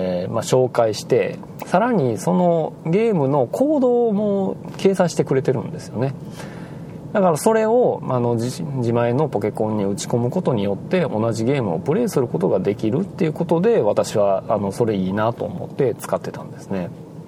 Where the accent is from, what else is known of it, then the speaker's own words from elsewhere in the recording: Osaka, Japan; まあ、私大阪人なんで、まあ、大阪の梅田のですね